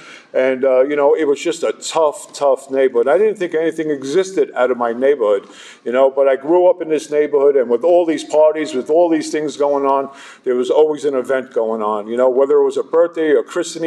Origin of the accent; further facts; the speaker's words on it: New Jersey, United States; I'm from the Jersey Shore.